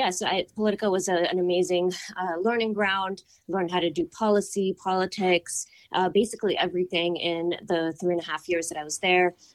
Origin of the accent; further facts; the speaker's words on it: New Delhi, Delhi, India; also born or lived in North Carolina, United States; so I grew up in New Delhi and in North Carolina